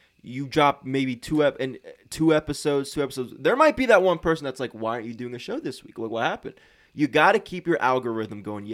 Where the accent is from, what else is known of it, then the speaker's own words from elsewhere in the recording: Lebanon, Pennsylvania, United States; But I'm actually born and raised here in Lebanon. I went to Cedar Crest, class of 2021. Grew up in the Ebenezer area. I had a great childhood.